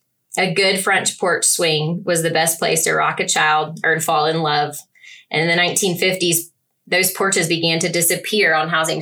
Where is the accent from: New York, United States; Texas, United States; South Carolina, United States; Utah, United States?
South Carolina, United States; I grew up in the South, South Carolina, to be exact. My childhood home was a ranch-style house with a porch.